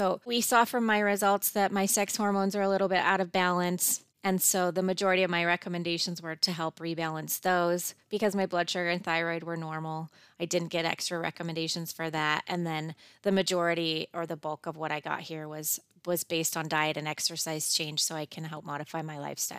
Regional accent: Michigan, United States; where you grew up or where you spent the majority of your early life, too, as far as that goes. So I'm from Michigan.

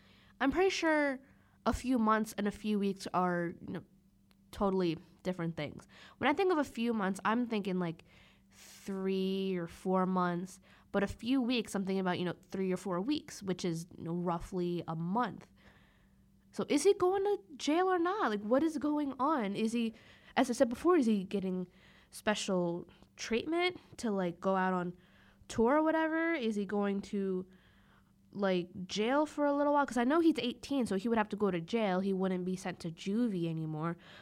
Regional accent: Palmyra, New Jersey, United States; As I said, I'm from South Jersey, Palmyra, New Jersey. So my town isn't, you know, very well known.

